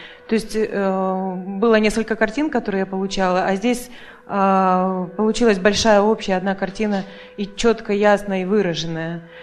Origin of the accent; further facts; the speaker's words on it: Russia; я приехала из России.